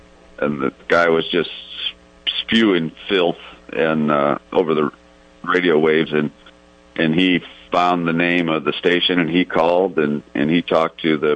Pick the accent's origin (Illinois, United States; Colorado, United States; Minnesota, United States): Illinois, United States; For a long time, my hometown back in Illinois was exempt from these type of things as well.